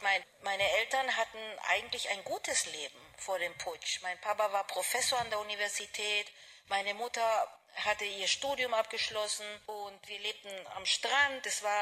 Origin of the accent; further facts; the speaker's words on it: Tübingen, Baden-Württemberg, Germany; also born or lived in Belgium; Ich bin Soziologin von Beruf und habe meine Kindheit in Deutschland als Exilkind verbracht. Ich habe 10 Jahre in Tübingen gelebt, ein Jahr auch in Belgien.